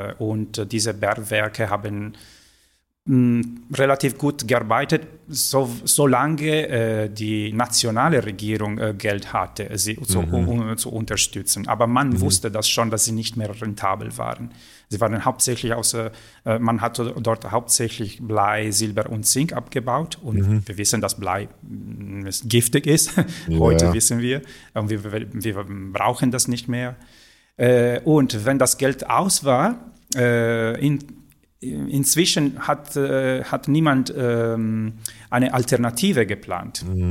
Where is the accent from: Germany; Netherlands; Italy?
Italy; Sardinia; Wir waren länger Spanier als Italiener zum Beispiel, also vier Jahrhunderte unter der spanischen Herrschaft.